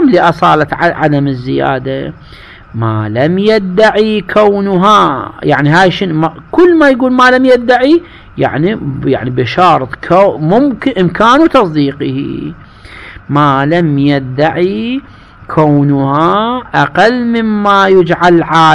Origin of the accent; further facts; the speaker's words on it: Iraq; واحنا هذا الكلام لعله عندنا بالعراق